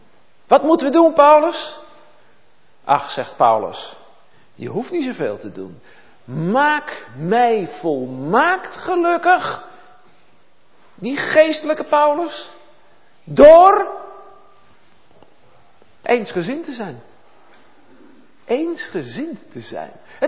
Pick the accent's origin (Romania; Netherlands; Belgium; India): Netherlands; Bussum, North Holland; De mensen waar ik vandaan kom, in Bussum, zijn mensen.